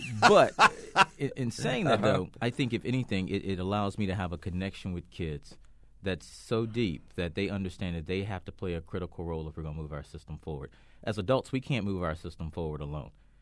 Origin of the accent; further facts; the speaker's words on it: Richmond, Virginia, United States; Richmond, Virginia.